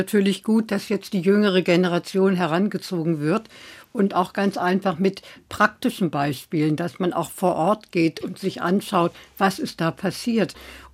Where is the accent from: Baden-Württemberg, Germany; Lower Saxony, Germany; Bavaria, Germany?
Lower Saxony, Germany; Hanover; ich bin ja ein Nachkriegskind. Ich bin ja in Hannover geboren und in Hannover aufgewachsen.